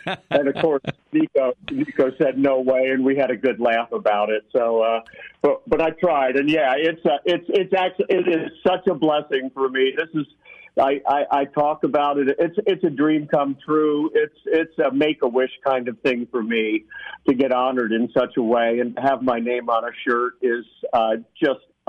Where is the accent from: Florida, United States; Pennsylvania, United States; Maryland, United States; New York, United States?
Pennsylvania, United States; when I was a little 10-year-old kid growing up outside of Philadelphia, right next to Villanova